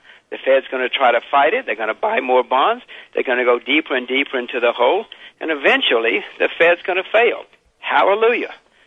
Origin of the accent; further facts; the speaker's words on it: United States; Well, Mike, I don't like saying it since I'm an American like you